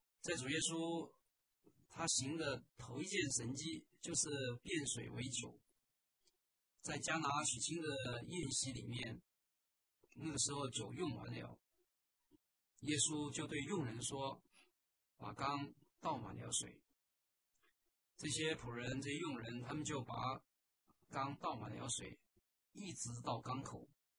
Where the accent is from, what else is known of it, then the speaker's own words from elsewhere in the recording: China; 我们中国人都说江山易改本性难移